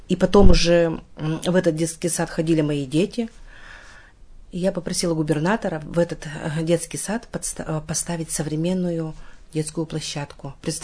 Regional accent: Krasnoufimsk, Sverdlovsk Oblast, Russia; Вот я же говорю, я родом из Красноуфимска.

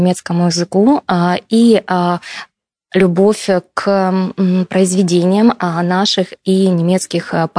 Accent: Pervouralsk, Sverdlovsk Oblast, Russia; я из Первоуральска

